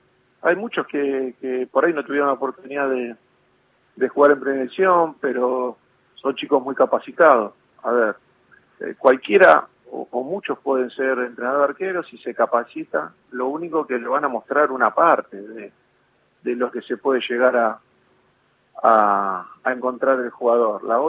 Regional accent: Argentina; como hincha y como futbolero que somos los argentinos

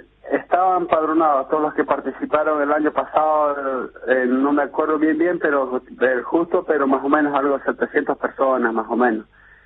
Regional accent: Bolivia; now in San Rafael, Argentina; nosotros lo que queremos es, como bolivianos, queremos defender nuestros derechos también, por más que estemos en otros países, queremos votar

